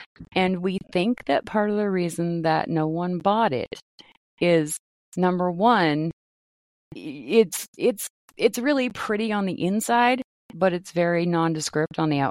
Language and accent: English; Maine, United States; When I grew up in Maine, and the town, like four towns over from my little small town that I grew up in, is called Westbrook